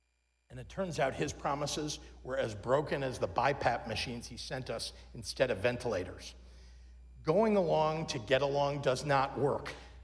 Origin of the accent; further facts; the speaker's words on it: United States; As an American and as a Jew, I find it difficult to resolve my feelings around that Supreme Court case.